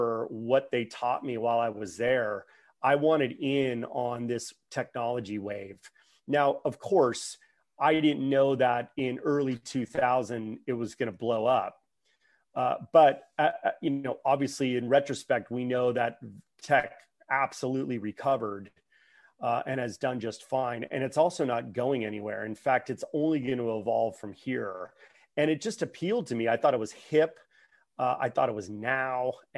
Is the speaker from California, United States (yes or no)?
yes; California, United States; And I am from the Bay Area. And so, I knew about all the companies in Silicon Valley that were popping up.